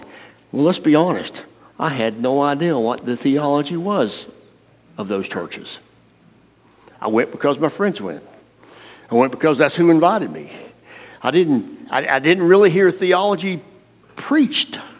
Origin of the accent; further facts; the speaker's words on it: the South, United States; I come from the South. I still have never been north of the Mason-Dixon line on the east side of Mississippi. And down here, I grew up in the small towns.